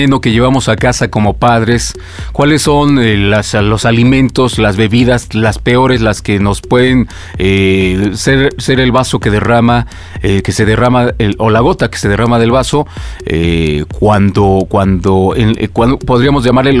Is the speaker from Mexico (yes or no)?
yes; Mexico; nuestro principal error como padres mexicanos